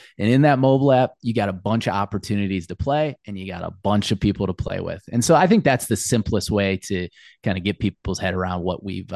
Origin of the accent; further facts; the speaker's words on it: Akron, Ohio, United States; so different than what I grew up with in Akron, Ohio, with Firestone Country Club and Portage Country Club and Fairlawn Country Club